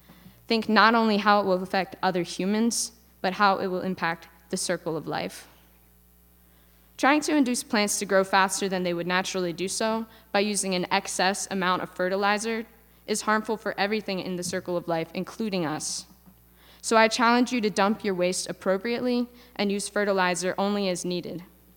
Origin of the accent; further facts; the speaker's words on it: Millsboro, Delaware, United States; People back in my hometown of Millsboro, Delaware, did not take seriously the impacts of what too many nutrients in the soil has the potential to do.